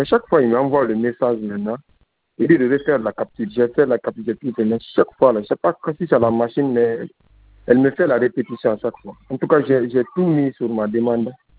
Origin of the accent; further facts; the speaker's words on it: Guinea; now in Senegal; Je parle en Guinée, je suis guinéen, ça fait 10 ans au Sénégal.